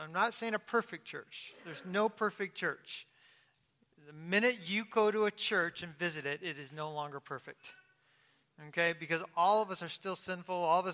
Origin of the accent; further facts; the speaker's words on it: California, United States; You know, I'm from California, so when you come up the PCH, the one, you keep coming, and you keep coming, and where do you end up?